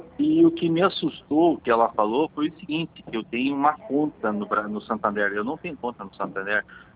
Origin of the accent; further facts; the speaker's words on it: Curitiba, Paraná, Brazil; Eu sou de Curitiba